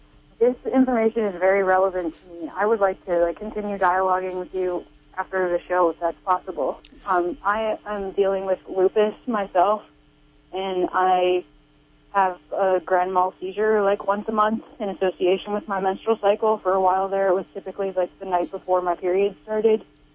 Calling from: Phillipsville, California, United States; Phillipsville.

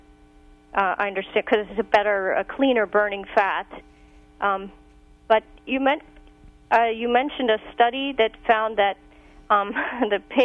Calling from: New York, United States; Hi, this is … from New York.

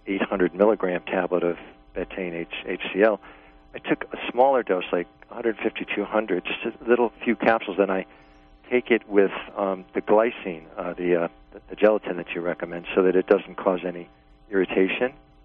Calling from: New York, United States; I'm from New York, and I have just a question.

